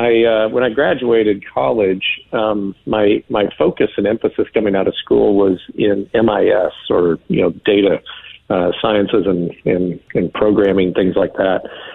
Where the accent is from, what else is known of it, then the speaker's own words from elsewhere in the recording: Wichita, Kansas, United States; we both grew up in the state of Kansas. She was from Kansas City. I'm from Wichita, Kansas, originally.